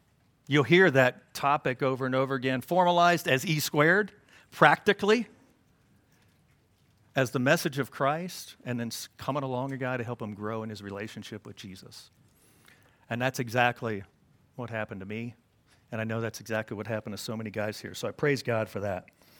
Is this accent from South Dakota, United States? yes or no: no; Dallas, Texas, United States; Shout out to my Texas people. Thank you. Yes, I am. I am from Dallas.